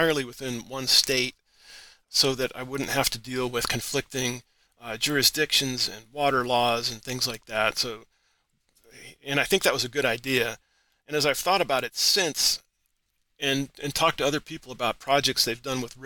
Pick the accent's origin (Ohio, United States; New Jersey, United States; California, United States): Ohio, United States; Cleveland; That's one of the reasons I mentioned that I grew up in Cleveland